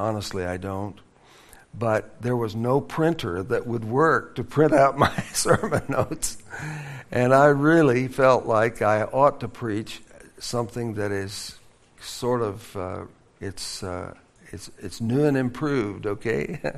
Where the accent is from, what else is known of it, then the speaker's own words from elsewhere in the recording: Nebraska, United States; moved away as an adult; also born or lived in Colorado; But we're not really Floridians. She grew up in Minnesota. I grew up in Nebraska. We spent most of our adult lives in and around Colorado, Denver, Colorado.